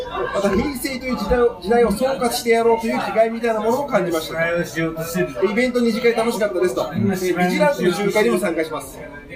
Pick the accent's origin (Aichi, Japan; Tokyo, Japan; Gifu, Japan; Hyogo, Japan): Gifu, Japan; 22年目の公開見てきました。地元岐阜の、